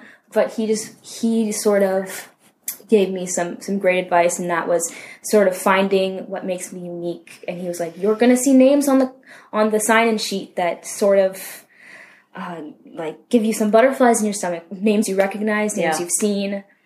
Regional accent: Canada; going in as a Canadian or like a foreigner, wherever you may be from, you don't have the upper hand.

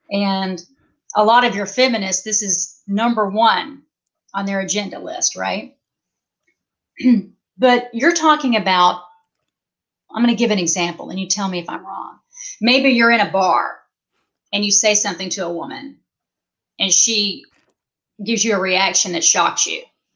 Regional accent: the South, United States; because I was raised in the South in the church.

